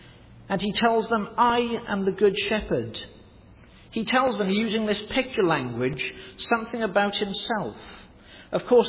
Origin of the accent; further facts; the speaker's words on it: Wales, United Kingdom; my home country of Wales